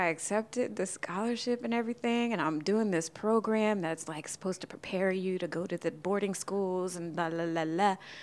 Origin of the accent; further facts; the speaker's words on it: Newark, New Jersey, United States; also born or lived in New York, United States; In Newark, New Jersey for the most part.